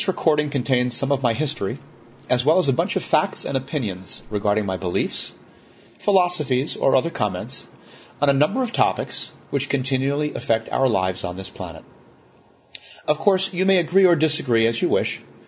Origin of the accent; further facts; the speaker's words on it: New York City, New York, United States; While growing up in New York City, I attended the Walden School, William J. O'Shea Junior High